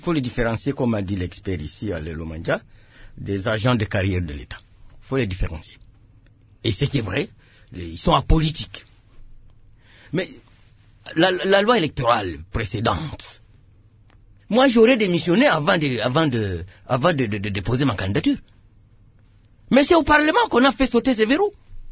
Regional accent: Mbuji-Mayi, Kasaï-Oriental, DR Congo; Je viens de Mbujimayi.

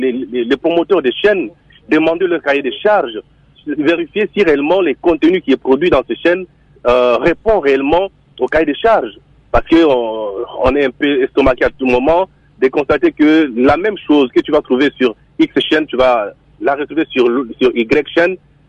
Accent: Haut-Katanga, DR Congo; je viens de la province du Haut-Katanga, je vis le même problème

